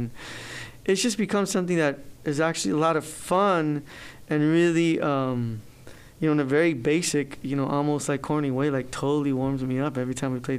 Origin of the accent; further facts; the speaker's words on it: Los Angeles, California, United States; Like my Spanish growing up in L.A. is nowhere as proper, say, as someone who's growing up in Mexico